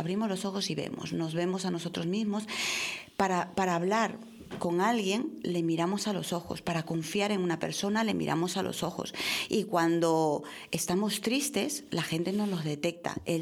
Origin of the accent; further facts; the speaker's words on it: Ica, Peru; y en mi tierra, en Ica, que he estado y he disfrutado un montón